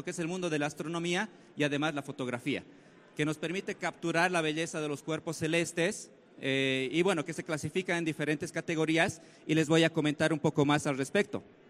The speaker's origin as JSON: {"language": "Spanish", "region": "Cochabamba", "country": "Bolivia", "said": "en mi ciudad, porque yo vengo de Cochabamba, Bolivia, que está al sur."}